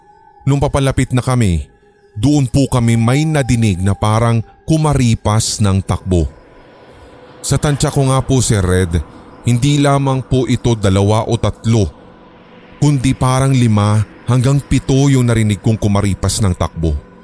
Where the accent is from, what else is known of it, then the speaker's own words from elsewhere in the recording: Davao del Sur, Philippines; Ito po ay nangyari sa Davao del Sur sapagkat nandoon po kami nakatira noon. Sa probinsya namin na mga panahong iyon ay sadyang mapuno